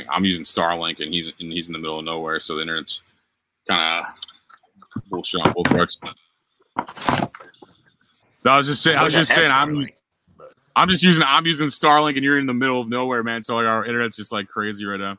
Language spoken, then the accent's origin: English; United States; I just like I'm American